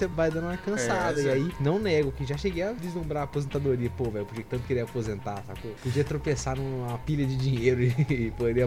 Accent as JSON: {"language": "Portuguese", "country": "Brazil", "said": "sou brasileiro, não conheço nem esse conceito."}